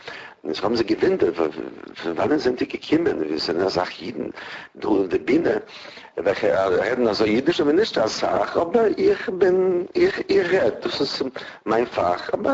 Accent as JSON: {"language": "German", "town": "Katowice", "region": "Silesian Voivodeship", "country": "Poland", "tie": "born there", "second_language": "German", "said": "Ich habe geboren in Katowice, das ist in Niedersilesien."}